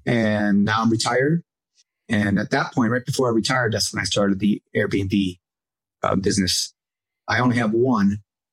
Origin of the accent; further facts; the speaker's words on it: Arcade, New York, United States; moved away as an adult; now in Las Vegas, United States; I moved there from Buffalo, New York. Actually Arcade, New York, which is really close to Buffalo.